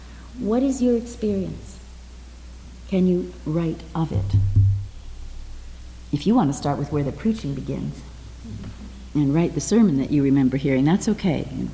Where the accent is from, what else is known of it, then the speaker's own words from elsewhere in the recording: Seattle, Washington, United States; now in Canada; And in Canada, United Church, which is where I live now, I was brought up in Seattle.